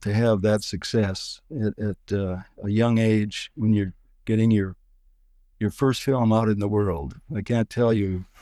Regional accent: McClusky, North Dakota, United States; a film set in North Dakota where I grew up. I grew up in McCluskey, and here I came back from San Francisco with a crew

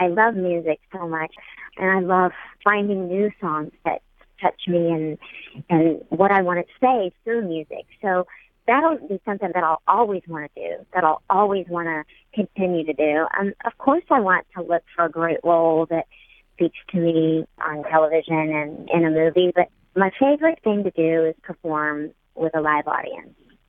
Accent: Oklahoma, United States; I grew up in Oklahoma. I grew up in the Bible Belt. I'm a Christian woman.

